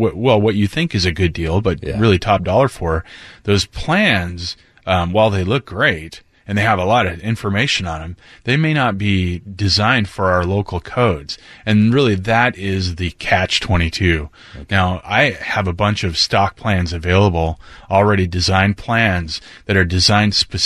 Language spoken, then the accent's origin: English; Roy, United States; where I grew up in Roy